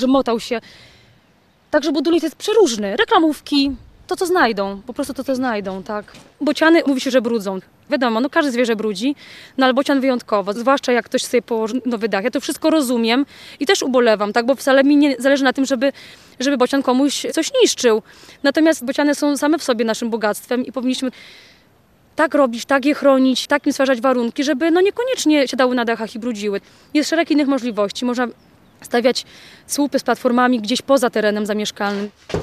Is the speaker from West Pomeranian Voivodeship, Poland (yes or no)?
no; Łódź Voivodeship, Poland; Ja pochodzę z Łódzkiego i tam jest naprawdę mało bocianów.